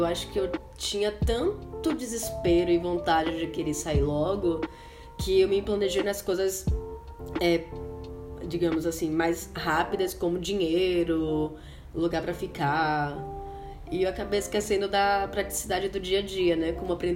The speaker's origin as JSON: {"language": "Portuguese", "town": "Salvador", "region": "Bahia", "country": "Brazil", "tie": "born or raised there", "lives_now": "São Paulo, Brazil", "said": "Desde sempre eu me vi na minha cidade natal, que é Salvador."}